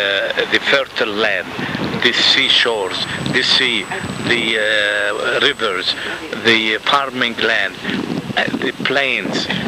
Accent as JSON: {"language": "English", "town": "Ramallah", "country": "Palestine", "tie": "born there", "second_language": "English", "said": "Yes, I was born in Ramallah."}